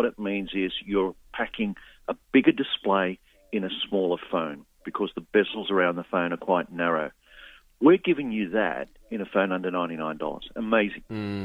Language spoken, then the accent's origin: English; Australia; as an Australian